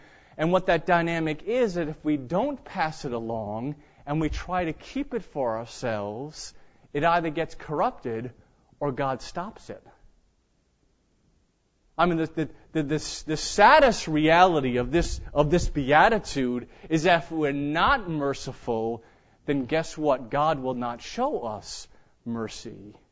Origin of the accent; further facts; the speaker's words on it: United Kingdom; I'm British, so it's okay for me.